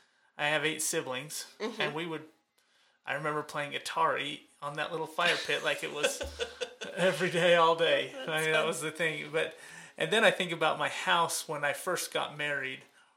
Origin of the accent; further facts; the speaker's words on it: St. George, Utah, United States; So I moved back down to my hometown, St. George, and ended up getting a job for a civil engineering contractor doing back office accounting.